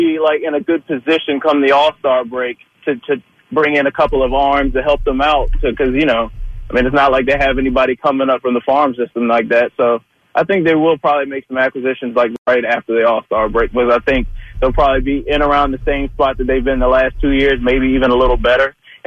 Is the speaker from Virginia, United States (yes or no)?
yes; Lynchburg, Virginia, United States; I'm more of a Philadelphian than he is, and I'm from Lynchburg, Virginia.